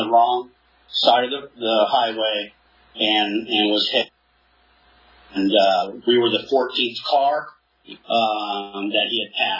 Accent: Tulare, California, United States; I'm from Tulare, born and raised in Tulare, and I was raised up in a little Baptist church on the west side of Tulare.

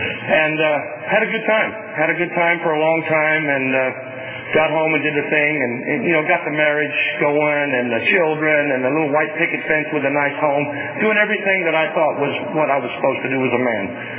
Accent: England, United Kingdom; born there; also born or lived in San Antonio, United States; I was born, I know everybody knows me as … I was born in England. Okay? It's like my mother said, I'm British by birth and redneck by the grace of God.

